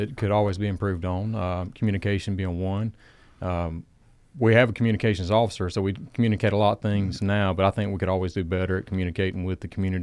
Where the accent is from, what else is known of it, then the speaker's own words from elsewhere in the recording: Georgia, United States; Also, just where I grew up in South Georgia, it was a very small community. Everybody knew everybody, and everybody helped out in the community.